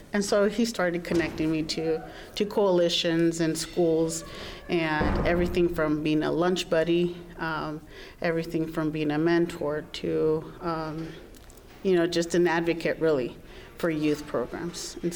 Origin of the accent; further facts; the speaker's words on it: California, United States; We're all born and raised in California. My parents were migrant workers at the time.